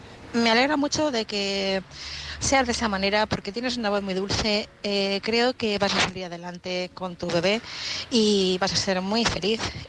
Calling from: Madrid, Community of Madrid, Spain; corresponsal de Madrid

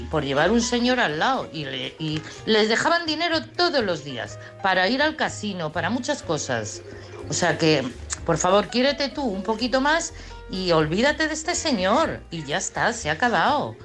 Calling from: Madrid, Community of Madrid, Spain; de Madrid.

